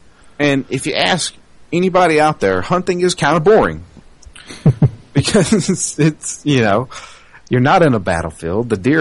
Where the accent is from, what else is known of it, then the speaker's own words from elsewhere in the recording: the South, United States; Apparently, because I'm from the South, Ken thinks that I like hunting.